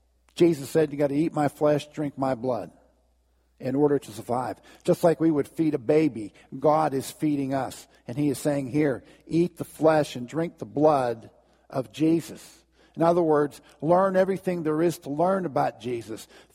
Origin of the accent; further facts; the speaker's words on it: McKeesport, Pennsylvania, United States; born there; I was born in McKeesport Hospital. Our families, Bonnie's and mine, were from Port View.